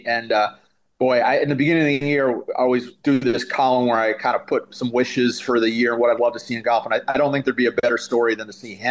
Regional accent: New York, United States; There's a guy who I'm a Met from the Met New York area, and have followed his career since he's quite a young kid.

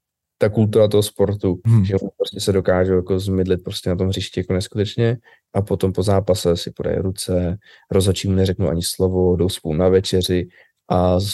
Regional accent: Prague, Czechia; Asi klasika, jako každý Pražák, do lokálu.

